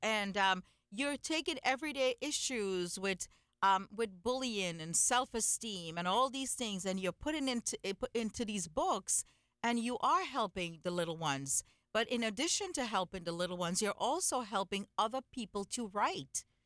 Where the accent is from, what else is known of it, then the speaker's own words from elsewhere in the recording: Trinidad & Tobago; I grew up in the Caribbean, in Trinidad and Tobago. And back home, I mean, we didn't have television and cable and telephones and things.